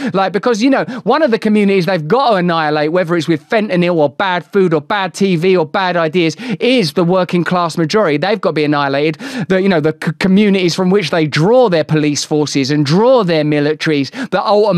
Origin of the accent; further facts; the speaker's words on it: England, United Kingdom; 20 years ago, as an English person, if I'd criticized America